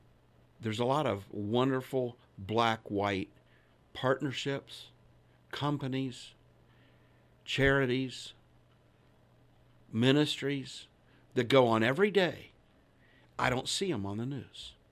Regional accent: United States; I'm an American that loves my country, and I love the people in it.

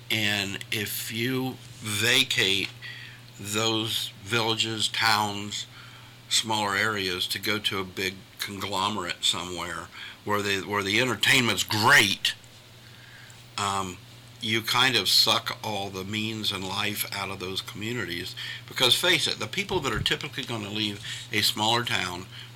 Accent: Columbus, United States; Now, the church that I grew up in Columbus, we were part of an association of churches

